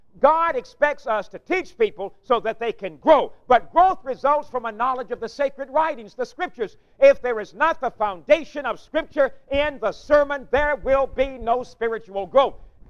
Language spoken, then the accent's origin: English; Pulaski, Tennessee, United States; I'm an old Tennessee boy, born and raised in Pulaski.